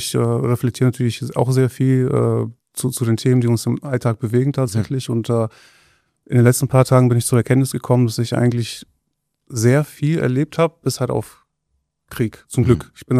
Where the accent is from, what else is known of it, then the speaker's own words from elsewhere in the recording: Bulgaria; Also ich komme aus Bulgarien und das ist halt so der ehemalige Ostblock.